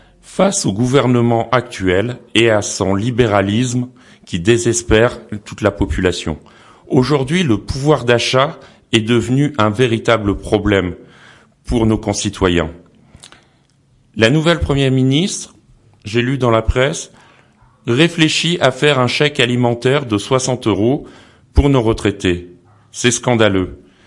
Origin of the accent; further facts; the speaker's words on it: Laroque-d'Olmes, Occitanie, France; je suis de La Roque-d'Olme et je suis le porte-parole du Parti communiste français dans la deuxième circonscription de l'Ariège.